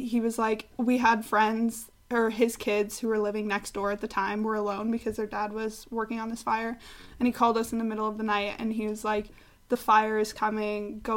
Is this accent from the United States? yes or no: no; Canada; now in Germany; I am from Canada and now living in Germany doing this master's program